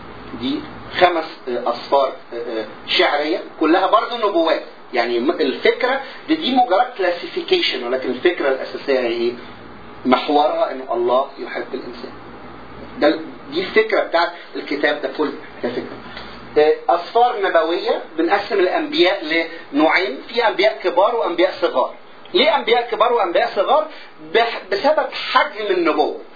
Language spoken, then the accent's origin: Arabic; Egypt; moved away; انا جاي من مصر